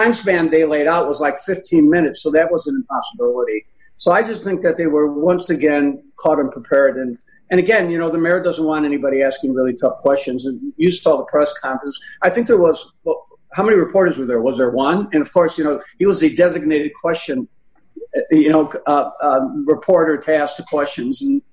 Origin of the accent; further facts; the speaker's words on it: Chicago, Illinois, United States; And as a citizen, as someone who was born and raised in Chicago, I'm going to continue to do that.